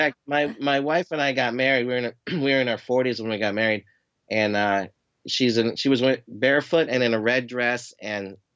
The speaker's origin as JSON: {"language": "English", "town": "Cave Creek", "region": "Arizona", "country": "United States", "tie": "born or raised there", "said": "that desert is where I grew up in Cave Creek, Arizona."}